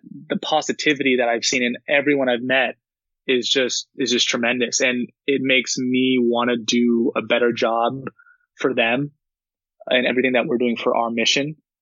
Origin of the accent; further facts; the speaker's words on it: Laguna Niguel, California, United States; I grew up in Laguna Niguel, which is just north of that.